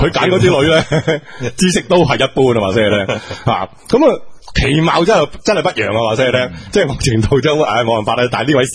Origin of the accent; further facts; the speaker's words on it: Foshan, Guangdong, China; 所以我佛山人，我唔好食啦。